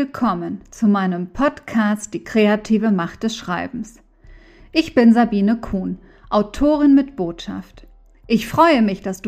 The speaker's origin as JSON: {"language": "German", "country": "Mexico", "lives_now": "Germany", "said": "Es war mir sehr wichtig, die Weihnachtstraditionen meiner Heimat Mexiko ein wenig näher zu bringen"}